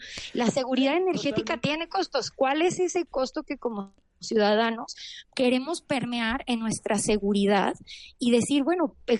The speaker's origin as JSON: {"language": "Spanish", "country": "Mexico", "said": "y ese es un valor que como mexicanos queremos propiciar."}